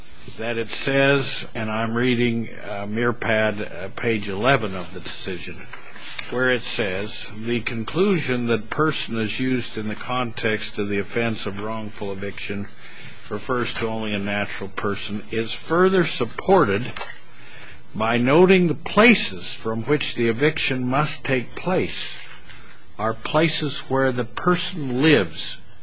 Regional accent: Idaho, United States; I don't know if I say it right, I'm from Idaho again

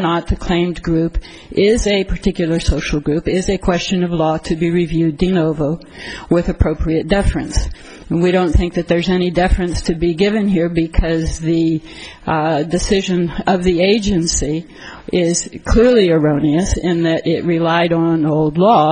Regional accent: San Benito, Texas, United States; May it please the Court … from San Benito, Texas, here on behalf of Ms. Pham.

